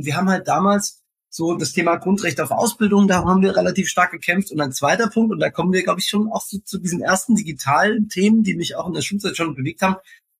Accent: Ostdorf, Germany; ich bin ja bei meinen Großeltern aufgewachsen in Ostdorf nach dem Tod meiner Mutter.

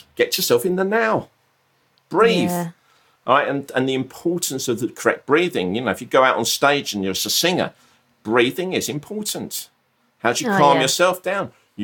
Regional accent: Brighton, South East England, United Kingdom; I'm from Brighton, and down south, good old Southern, lived in Brighton.

